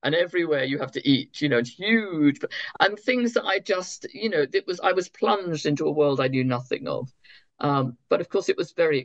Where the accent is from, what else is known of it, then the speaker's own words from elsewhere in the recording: London, United Kingdom; born there; So I'm very much an Ashkenazi Jew. I was born in London in 1952.